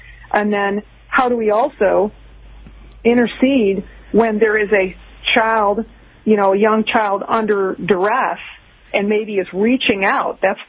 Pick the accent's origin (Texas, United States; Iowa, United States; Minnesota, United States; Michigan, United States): Michigan, United States; Detroit; born there; I was born in Detroit, and I have family still there. I'm from a big Irish Catholic family, and a lot of them are still there